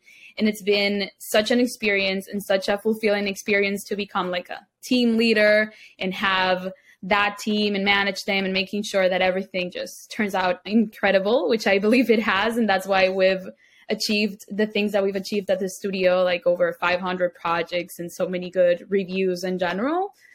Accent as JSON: {"language": "English", "town": "Caracas", "region": "Capital District", "country": "Venezuela", "tie": "born or raised there", "second_language": "English", "said": "I am from Venezuela. Most of us in the team are from Venezuela. I am from the capital, Caracas. I have lived there my whole life. I'm just now visiting in Miami"}